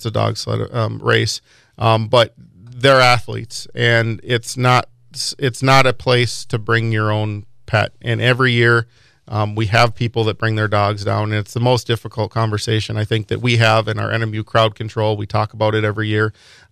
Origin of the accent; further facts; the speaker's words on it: Marquette, Michigan, United States; and obviously I'm from Marquette